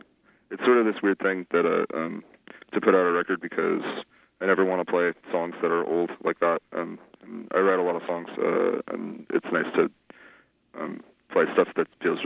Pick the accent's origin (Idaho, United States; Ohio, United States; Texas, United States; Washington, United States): Washington, United States; Tacoma; now in Seattle, United States; Yeah, I am. I grew up in the South Sound in, like, the Silicon University Place Tacoma area and stuff. It's about a half an hour south of Seattle. And then I've been living in Seattle with one minor exception for the last, like, 6 years.